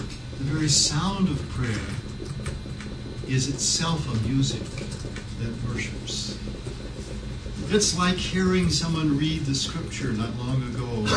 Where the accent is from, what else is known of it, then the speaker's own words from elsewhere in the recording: Atlanta, Georgia, United States; I'm from Atlanta, so folks, you know, I've been in Ebenezer and other places.